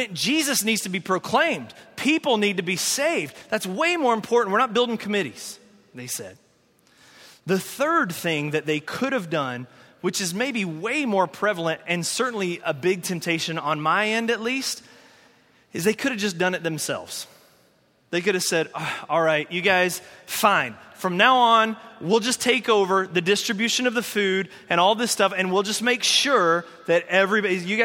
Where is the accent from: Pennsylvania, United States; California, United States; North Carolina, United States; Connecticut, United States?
North Carolina, United States; Asheville; I grew up, like I said, in the Southern Baptist Church, and the church that I grew up in Asheville, North Carolina, was very committee-driven.